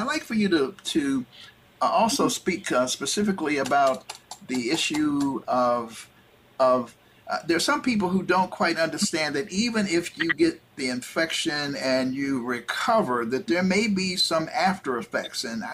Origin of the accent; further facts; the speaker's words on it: Ohio, United States; I hail from Ohio, spent most of my adult life in Ohio.